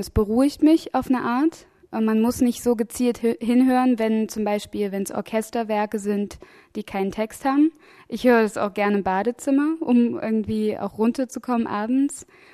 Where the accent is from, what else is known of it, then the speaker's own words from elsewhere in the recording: Halle, Saxony-Anhalt, Germany; Ich komme ursprünglich aus Halle und da wurde ich eigentlich schon früh als kleines Kind mit in die Konzerte genommen.